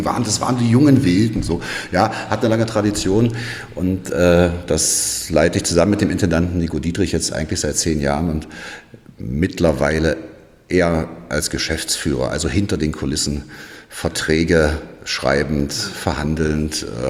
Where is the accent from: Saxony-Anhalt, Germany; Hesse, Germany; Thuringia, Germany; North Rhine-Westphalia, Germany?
Saxony-Anhalt, Germany; Dessau; also born or lived in Potsdam; Also eigentlich bin ich ja, komme ich aus Potsdam. Ich bin in Potsdam geboren, dann später aber in Dessau aufgewachsen